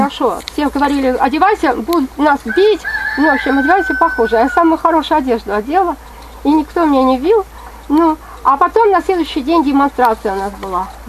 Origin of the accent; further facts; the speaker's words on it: Tajikistan; moved away; Я из Таджикистана сюда приехала.